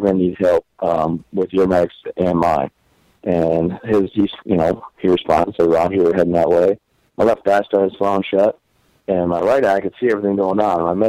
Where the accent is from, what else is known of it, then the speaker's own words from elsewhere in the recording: Vassar, Michigan, United States; I'm from Vassar, Michigan. That's how I became a Lions fan. And I was born in 1987